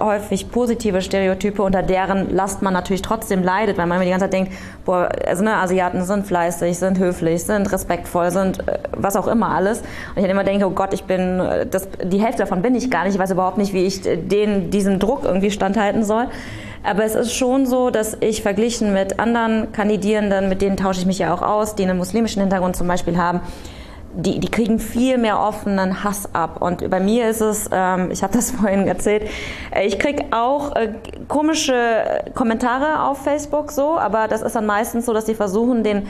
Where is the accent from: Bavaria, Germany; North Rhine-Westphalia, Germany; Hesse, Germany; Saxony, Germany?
North Rhine-Westphalia, Germany; Aachen; born or raised there